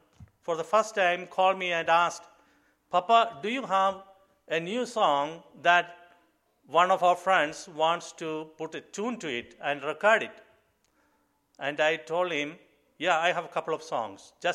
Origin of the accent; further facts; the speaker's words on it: Kerala, India; first language Malayalam; English is a second language; God has gifted me with the gift of writing songs in my native language, Malayalam.